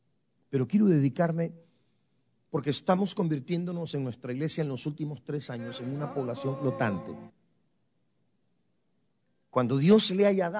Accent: Guatemala; moved away as an adult; now in United States; yo soy guatemalteco, yo vine a este país cuando tenía 18 años, vine a cumplir 19 años acá

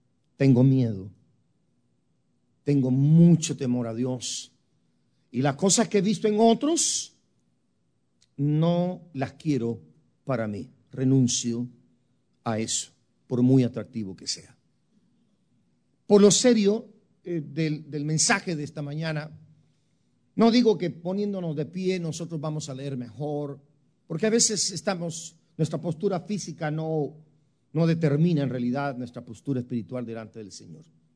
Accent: Guatemala; aún antes de ser cristiano, en mi país, en Guatemala.

